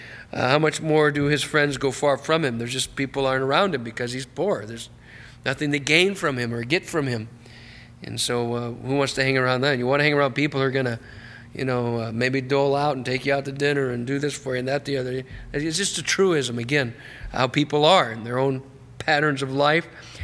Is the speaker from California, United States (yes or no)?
yes; Los Angeles, California, United States; Obviously, I'm from Los Angeles, right?